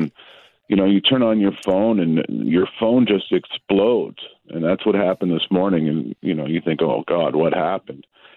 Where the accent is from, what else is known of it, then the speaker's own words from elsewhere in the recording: Canada; as Canadian comedians, that was what we aimed for.